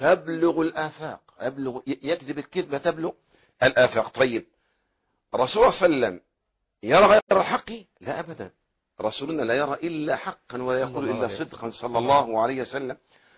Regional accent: Egypt; ونحن من أهل مصر.

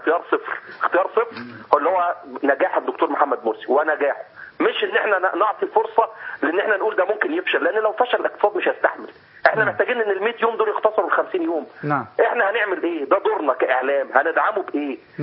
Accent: Egypt; احنا كمصريين

